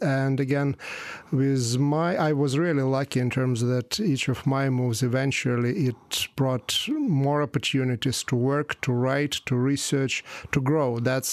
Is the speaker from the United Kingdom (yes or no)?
no; Nizhny Novgorod, Nizhny Novgorod Oblast, Russia; born there; English is a second language; I am of Ukrainian origin, and the way how it happened that I was born in Russia